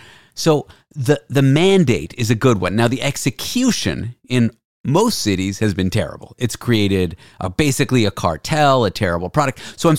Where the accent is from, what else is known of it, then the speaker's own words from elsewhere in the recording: Toronto, Ontario, Canada; I grew up in Toronto